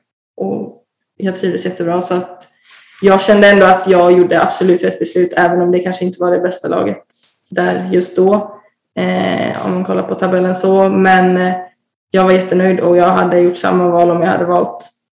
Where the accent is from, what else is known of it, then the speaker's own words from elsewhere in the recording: Varberg, Halland County, Sweden; jag ville närmare till familjen och närmare hem där jag kommer ifrån. Så. Så att det var väl ändå Varberg som lockade mest hela tiden.